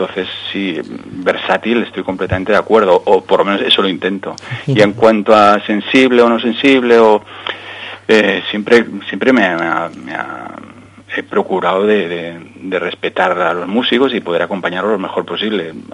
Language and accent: Spanish; Miranda de Ebro, Castile and León, Spain; born there; Yo soy nacido en Miranda de Ebro, uh-huh, un pueblito de la provincia de Burgos, bueno, pueblo o ciudad de la provincia de Burgos